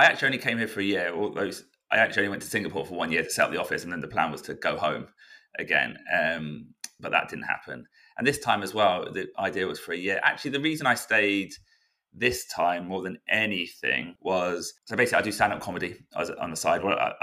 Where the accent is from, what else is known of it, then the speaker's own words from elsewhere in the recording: United Kingdom; now in Tokyo, Japan; I am a British, Tokyo-based British comedian, business owner, and fellow podcaster.